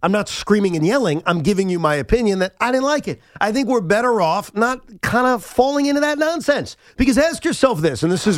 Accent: Brooklyn, New York, United States; born there; also born or lived in Queens; I was born in Brooklyn. I think I have to be Brooklyn.

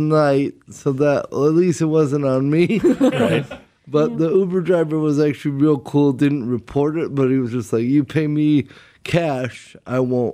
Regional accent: Minnesota, United States; So when I grew up in Minnesota, the only other kids on my block was a Vietnamese family.

